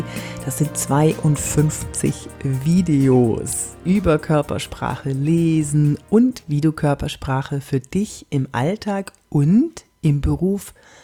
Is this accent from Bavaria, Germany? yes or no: yes; Bavaria, Germany; accent: Franconian; Das Fränkisch zum Beispiel, da wo ich herkomme.